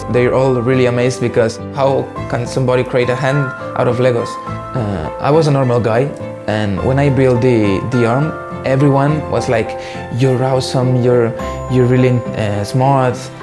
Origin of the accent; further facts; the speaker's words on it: Andorra; I am from Andorra and I'm 18 years old.